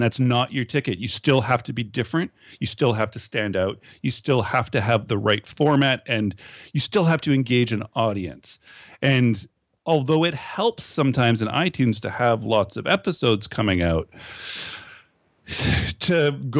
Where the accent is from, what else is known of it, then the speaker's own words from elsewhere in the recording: Canada; And I'm Canadian, so this fair use thing is different